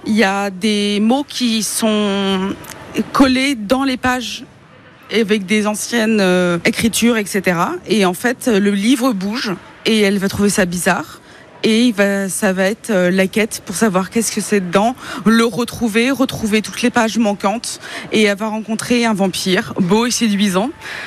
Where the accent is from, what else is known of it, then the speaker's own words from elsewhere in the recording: Tours, Centre-Val de Loire, France; je suis de Tours